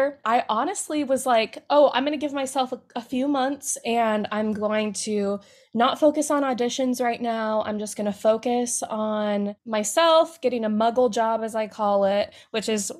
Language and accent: English; Idaho, United States; So I'm from Idaho.